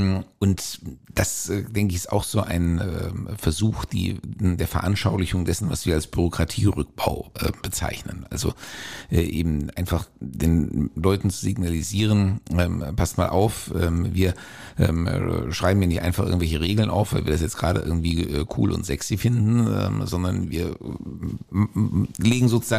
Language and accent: German; Hesse, Germany; Ja, wir Hessen.